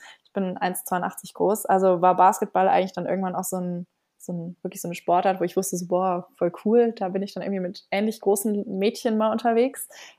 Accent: Nuremberg, Bavaria, Germany; Also ich bin in Nürnberg groß geworden. Ich komme ursprünglich aus Nürnberg.

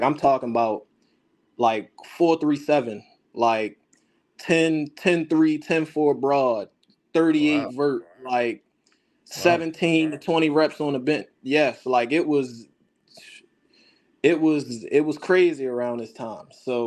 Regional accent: Baltimore, Maryland, United States; growing up, I grew up in Baltimore. You know, I'm an inner city kid, so things were tough.

